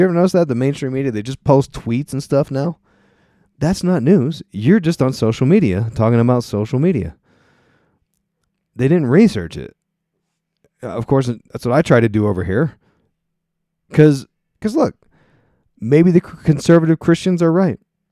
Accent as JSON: {"language": "English", "region": "East Coast", "country": "United States", "said": "I gotta say though, I'm from the East Coast, and I sure do miss the sandwiches there."}